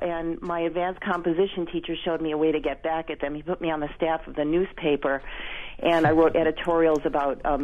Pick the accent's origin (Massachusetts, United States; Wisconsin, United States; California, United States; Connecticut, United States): Wisconsin, United States; now in Hillside, United States; I grew up in Wisconsin, and I came from a private Catholic school right into a public high school for ninth grade